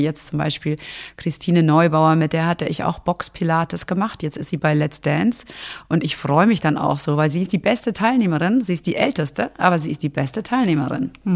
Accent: Bavaria, Germany; Also original komme ich aus der Nähe von Nürnberg, aus einer ganz kleinen Stadt.

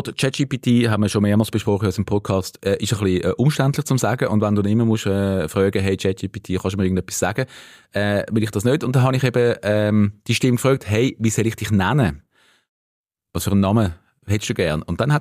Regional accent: Zurich, Switzerland; accent: Mittelland dialect; also ich bin ja Zürcher, für mich ist das normal, für andere Schweizer wahrscheinlich nicht. Aber es ist so ein bisschen der Mittelland-Dialekt, so, der weit verbreitet ist

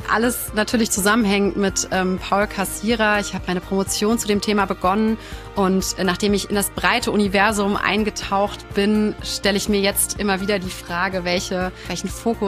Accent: Frankfurt, Hesse, Germany; born there; Als gebürtige Frankfurterin muss ich hier vielleicht das Städel nennen

